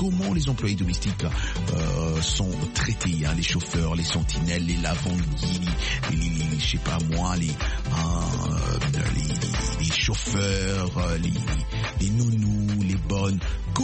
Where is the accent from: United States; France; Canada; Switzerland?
United States; chez nous aux États-Unis, ça ne se passe vraiment pas comme ça.